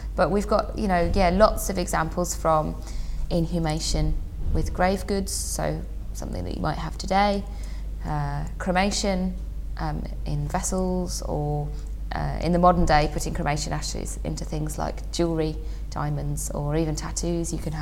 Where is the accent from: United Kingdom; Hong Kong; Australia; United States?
United Kingdom; England; now in Yorkshire, United Kingdom; Oh, well, I'm not from Yorkshire originally, I'm from the Midlands originally, but I have to say I've lived in Yorkshire for about 10 years now